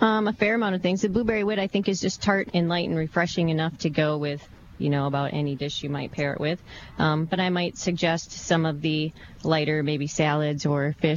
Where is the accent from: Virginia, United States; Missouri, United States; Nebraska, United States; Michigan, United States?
Michigan, United States; Spring Lake; Yes, I'm born and raised in Spring Lake, Grand Haven area.